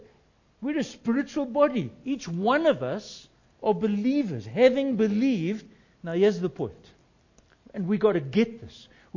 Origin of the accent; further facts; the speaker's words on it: South Africa; of course I'm a South African. I'm a white South African. But I'm a Christian. I'm a Christian first.